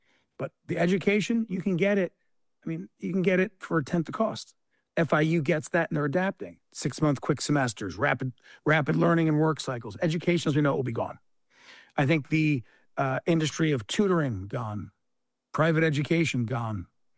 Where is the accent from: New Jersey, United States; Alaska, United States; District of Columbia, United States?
New Jersey, United States; I grew up in New Jersey. So I love